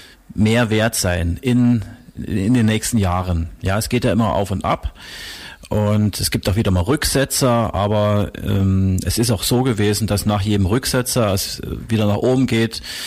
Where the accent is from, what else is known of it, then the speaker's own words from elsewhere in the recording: Zittau, Saxony, Germany; accent: Saxon; Ich komme ja ursprünglich aus Zittau, das ist Ostsachsen.